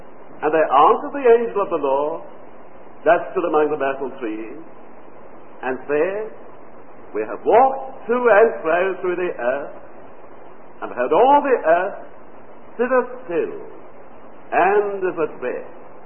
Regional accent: the South, United States; accent: southern; Well, if you don't understand my southern accent, please stop.

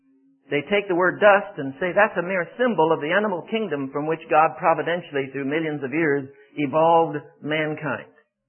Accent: China; English is a second language; By the time I was 6, I was speaking fluent Mandarin Chinese as I was raised in China in the military scene there.

